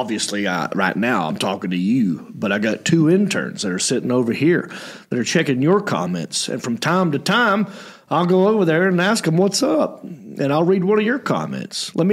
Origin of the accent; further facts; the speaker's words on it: Hickory, North Carolina, United States; That's right. I am from Hickory.